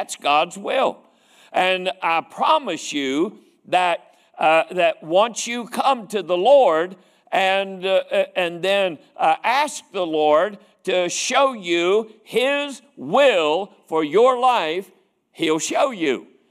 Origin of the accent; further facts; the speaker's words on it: Charleston, United States; also born or lived in Joliet; But so I'd been to Atlanta, and then I grew up there in Charleston. Charleston's not a big city, but I'd never really been anywhere. And then when we moved out to Joliet